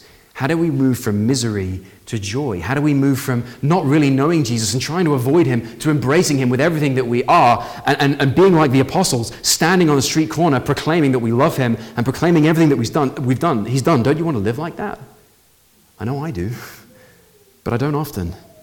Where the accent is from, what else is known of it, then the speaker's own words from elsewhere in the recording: United Kingdom; You know, I'm often told as a British person that the empire, the British Empire, is one of the worst things that could have happened in history.